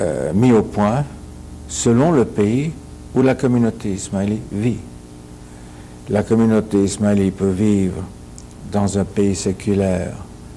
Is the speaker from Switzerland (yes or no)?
yes; Switzerland; born there; also born or lived in Africa / United States; Puisque je suis né en Suisse